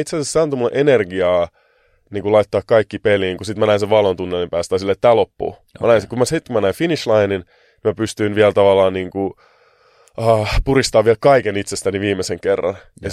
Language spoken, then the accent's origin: Finnish; Helsinki, Uusimaa, Finland; mun juuria, niin kuin mistä mä oon kotoisin. Jakomäestä sen verran, että mä kuulin vasta, että se on NS-paha paikka sen jälkeen, kun mä olen käymään muualla.